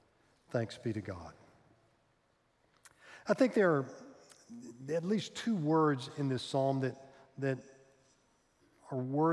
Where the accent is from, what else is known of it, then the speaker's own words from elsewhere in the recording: Arkansas, United States; I grew up in Arkansas. We had this phrase, boy, I feel lower than a snake's belly in a wagon rut.